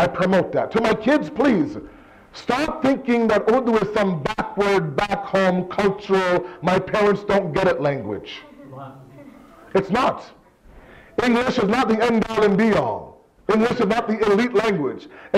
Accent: Toronto, Ontario, Canada; I am born and raised in Toronto. I've never set foot in Pakistan. My parents are from Karachi.

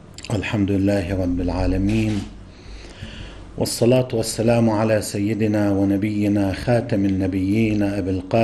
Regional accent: Lebanon; مثلا أنا كلبناني إنه اتجاه بلدي لبنان

